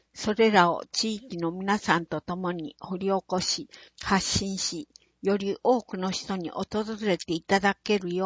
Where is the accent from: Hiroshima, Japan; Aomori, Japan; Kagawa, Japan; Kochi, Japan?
Aomori, Japan; now in Takahashi, Japan; 青森県で生まれ育ち、世界に10カ国を旅して、ベトナムでの就業経験もある私が、高橋市に移住を決めた